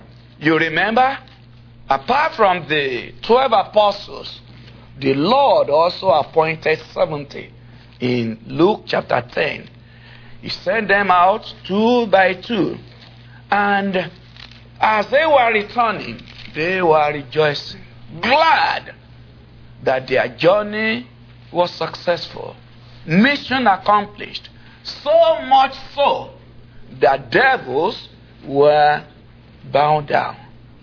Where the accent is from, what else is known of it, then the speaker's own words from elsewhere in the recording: Nigeria; I'm a Nigerian.